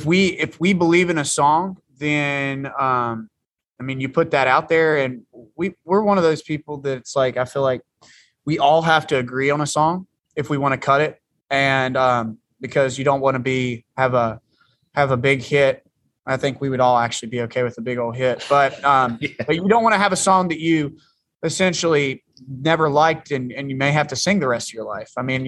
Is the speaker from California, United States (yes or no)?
no; West Virginia, United States; Hey, listen, I'm from West Virginia, so that's our state song.